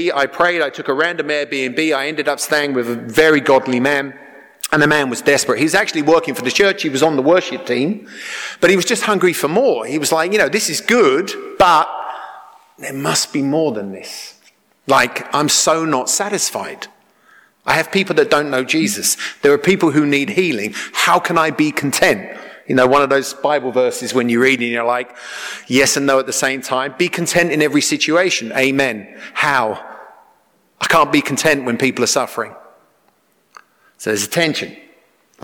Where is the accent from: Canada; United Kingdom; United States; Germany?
United Kingdom; England; Now, I'm English, which means I would have known my place and said, thank you, goodbye.